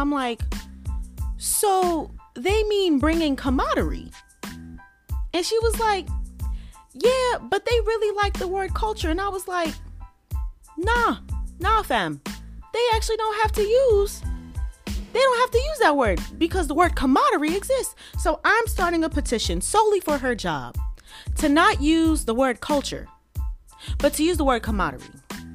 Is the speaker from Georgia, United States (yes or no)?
yes; Atlanta, Georgia, United States; I have run into a plethora of people. I'd be like, oh, I'm from Atlanta.